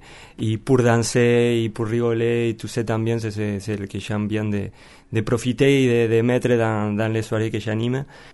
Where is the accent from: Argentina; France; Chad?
Argentina; French is a second language; moved away as an adult; J'ai quitté l'Argentine et je suis immigrant, comme beaucoup de monde.